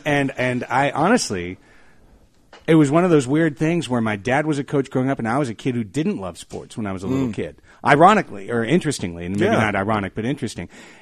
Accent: Long Beach, California, United States; I grew up in Long Beach.

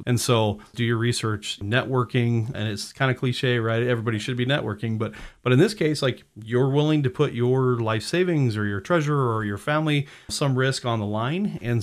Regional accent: Perry, Iowa, United States; was kind of missing my hometown of Perry here.

